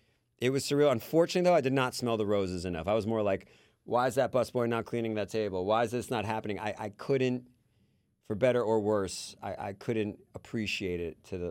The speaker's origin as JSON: {"language": "English", "town": "Far Rockaway", "region": "New York", "country": "United States", "tie": "born or raised there", "also_born_or_lived": "Russia / New Jersey", "said": "I was born in Russia. My mother, my father, and I immigrated here when I was 2.5 years old. We grew up in Far Rockaway, Queens, and then we went to Kings Highway, Brooklyn."}